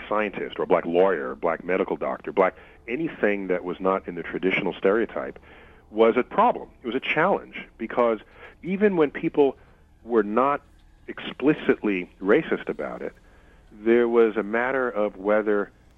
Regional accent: New York City, New York, United States; So, and I grew up in the North in New York City.

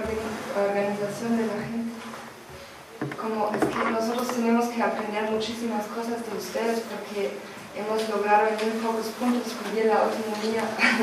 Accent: Germany; Spanish is a second language; Yo soy de Alemania.

